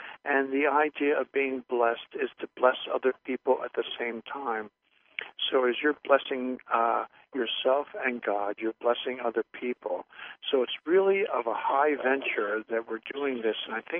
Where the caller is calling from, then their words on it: Rochester, New York, United States; We're calling from Rochester, New York.